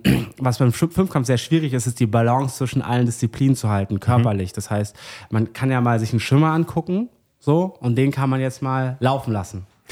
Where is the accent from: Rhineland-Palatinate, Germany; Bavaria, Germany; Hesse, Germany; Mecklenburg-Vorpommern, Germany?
Bavaria, Germany; Oberdorfen; ich komme eigentlich aus der Nähe von München, aus einem kleinen Dorf, das heißt Oberdorfen